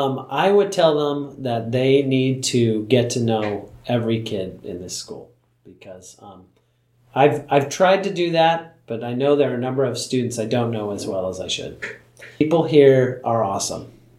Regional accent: Issaquah, Washington, United States; go and work up in my hometown of Issaquah, Washington. It's outside of Seattle

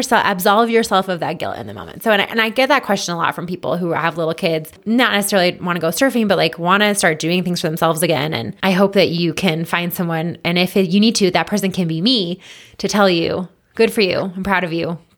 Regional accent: Boulder, Colorado, United States; I'm like, yeah, you know, I'm from the Boulder area.

